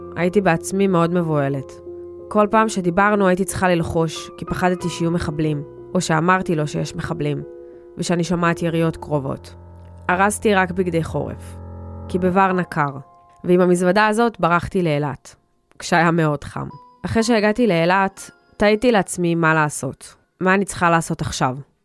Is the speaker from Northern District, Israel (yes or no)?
no; Mivtahim, Southern District, Israel; סטודנטית שנה שנייה לתקשורת במכללת ספיר. אני ממושב מפתחים שבמועצה אזורית אשכול.